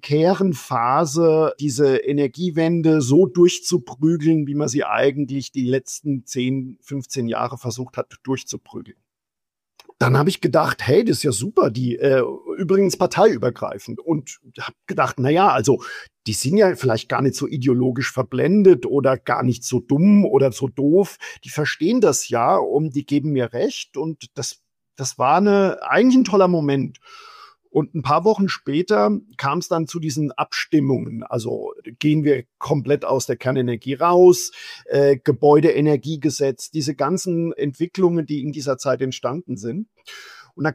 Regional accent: Amorbach, Bavaria, Germany; Ich komme aus dem bayerischen Odenwald, aus Amorbach. Das ist bei Miltenberg und das ist so im Dreiländereck Bayern, Baden-Württemberg, Hessen. Insofern so einen schwäbischen Einschlag, einen fränkischen Einschlag und auch einen leichten hessischen Einschlag.

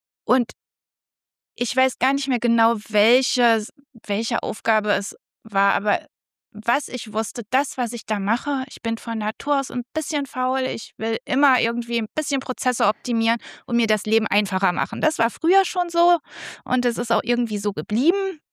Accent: North Rhine-Westphalia, Germany; wir sind zusammen am Niederrhein aufgewachsen und ich komme aus einem Unternehmerhaushalt.

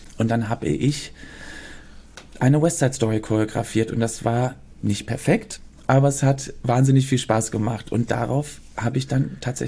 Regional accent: Belgium; born or raised there; also born or lived in Cologne

